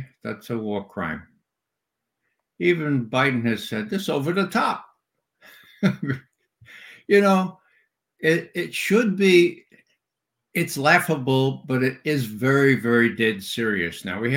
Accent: Ireland; I'm Irish. We Irish get even more angry than Italians on occasion.

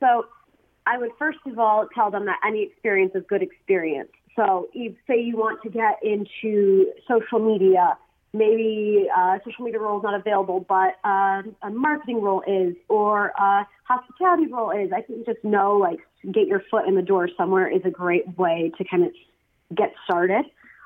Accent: Illinois, United States; I grew up in the Chicagoland area.

